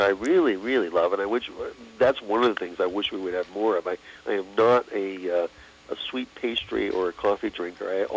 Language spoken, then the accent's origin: English; New England, United States; I come from New England, so I had to put a lobster one in.